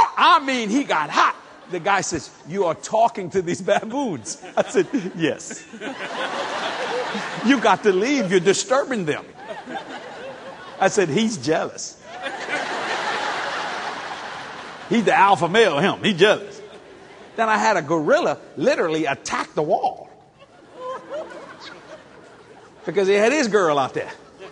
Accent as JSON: {"language": "English", "region": "Louisiana", "country": "United States", "said": "I said, I'm a Cajun. We could be anything. We don't know."}